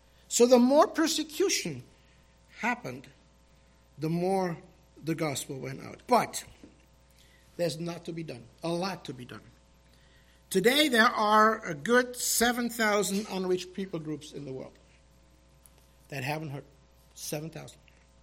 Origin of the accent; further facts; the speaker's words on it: Germany; When I grew up in Germany